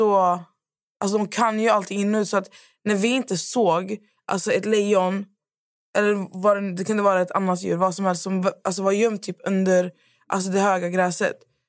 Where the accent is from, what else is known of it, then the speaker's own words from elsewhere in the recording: Skövde, Västra Götaland County, Sweden; Ja, vi är från Skövde